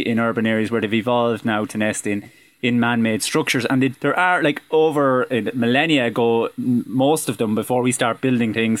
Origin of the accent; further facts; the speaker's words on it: Mountmellick, County Laois, Ireland; now in Mountrath, Ireland; The two times I seen swifts in the last couple of days was in Mount Rath, where I live nearby, and also my hometown in Mount Mellick, which is a hotspot for swifts in County Leash.